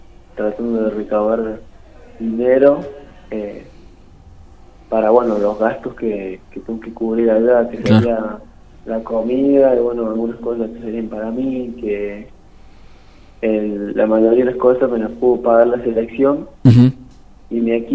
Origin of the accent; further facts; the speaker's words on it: Cosquín, Córdoba, Argentina; tengo 17 años. Y soy de Cosquín.